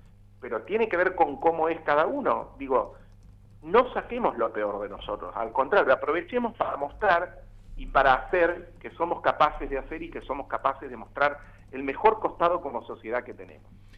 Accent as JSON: {"language": "Spanish", "country": "Argentina", "said": "como somos los argentinos"}